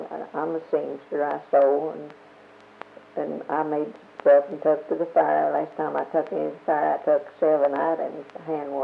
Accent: Burke, Tennessee, United States; born there; I was born in Squatchy Valley, Burke, Tennessee.

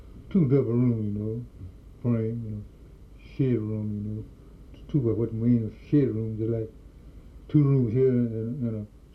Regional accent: United States; born there; I was born in Warren County. I was born in 1895.

